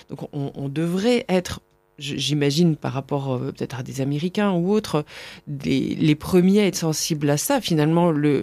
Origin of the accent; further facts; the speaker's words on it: France; en tant que Français, on est sans doute un des peuples